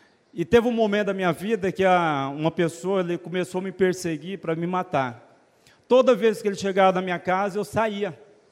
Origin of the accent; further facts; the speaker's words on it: Silvanópolis, Tocantins, Brazil; eu sou de Silvanópolis, Tocantins.